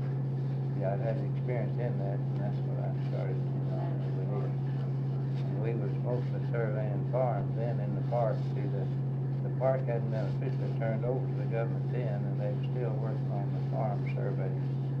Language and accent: English; Bonnieville, Kentucky, United States; I was raised around Bonneville in Hart County.